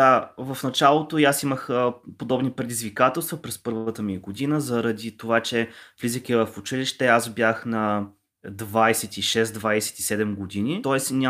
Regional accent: Eastern Rhodopes, Bulgaria; Моя роден край е всъщност района на Източни Родопи

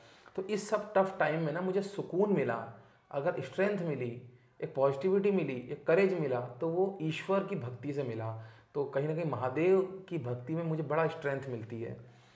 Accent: Haldwani, Uttarakhand, India; मैं हल्द्वानी में पैदा हुआ और हल्द्वानी में मैंने उस माहौल में लिखना, पढ़ना, सिनेमा रिव्यूज़ ये सब शुरू करे

